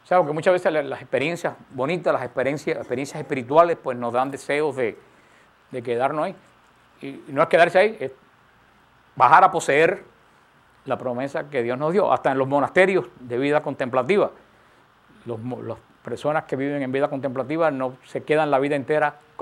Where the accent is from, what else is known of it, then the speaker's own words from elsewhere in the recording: Cuba; yo viví en Cuba